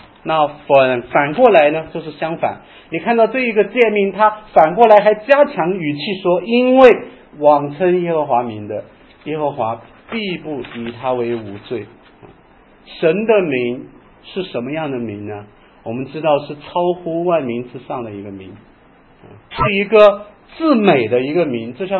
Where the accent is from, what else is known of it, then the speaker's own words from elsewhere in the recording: China; 你知道在美国有一个我们中国人称为叫自由女神的一个像啊